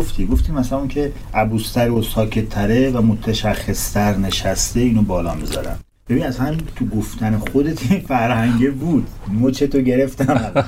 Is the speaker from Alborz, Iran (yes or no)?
no; Kerman, Iran; من بچه کرمانم